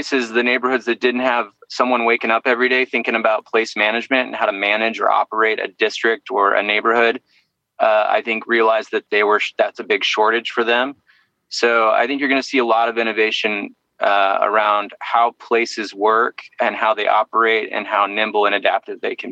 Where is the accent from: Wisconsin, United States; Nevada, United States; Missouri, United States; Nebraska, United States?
Missouri, United States; I was just recently in my hometown in southern Missouri